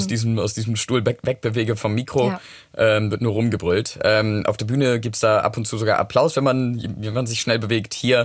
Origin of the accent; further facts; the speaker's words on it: United Kingdom; Da dachte ich, oh, ich bin doch Brite